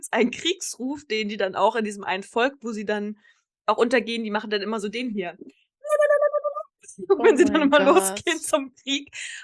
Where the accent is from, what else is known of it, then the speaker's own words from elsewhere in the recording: Kassel, Hesse, Germany; now in Konstanz, Germany; So, und in meiner Heimatstadt Kassel gibt's auch echt einen fetten neuen Filmpalast.